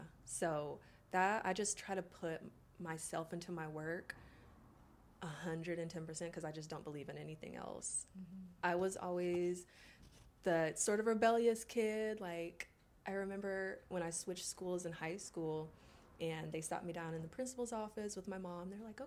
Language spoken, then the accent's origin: English; Illinois, United States; I'm from Illinois. I moved around to a few other states just with family and just living with my mom or my dad.